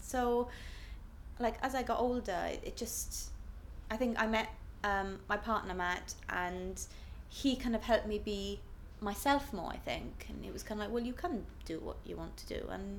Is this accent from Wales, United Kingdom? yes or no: yes; Saron, Wales, United Kingdom; also born or lived in London; I'm 28 and I'm from Wales, South Wales.